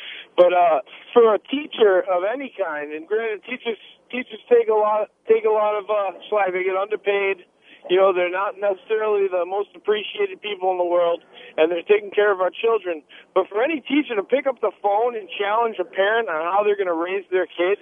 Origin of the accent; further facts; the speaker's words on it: Connecticut, United States; I grew up in Connecticut.